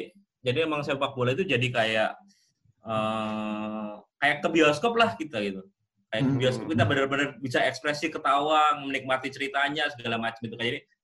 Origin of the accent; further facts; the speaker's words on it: Indonesia; Enggak, aku dari Indonesia. Oh, dari Indonesia kaget mereka mereka yang dari sana. Gue pikir lo kerja di sini terus nonton. Enggak, kita dari Indonesia.